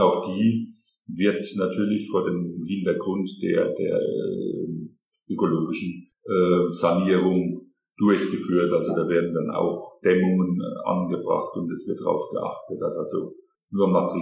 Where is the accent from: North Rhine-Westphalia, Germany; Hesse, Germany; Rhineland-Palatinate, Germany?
Rhineland-Palatinate, Germany; Böhl-Iggelheim; Bin auch gebürtig in Bühl-Egelheim, also schon seit jüngsten Gehversuchen mehr oder weniger hier in Bühl-Egelheim angesiedelt.